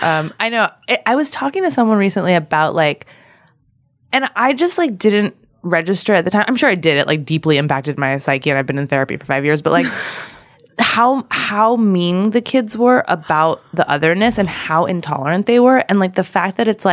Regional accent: Torrance, California, United States; I'm from Torrance.

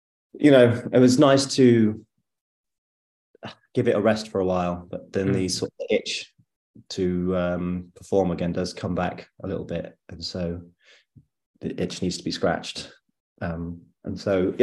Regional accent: Bath, South West England, United Kingdom; because I grew up in Bath, which is just next door to Bristol.

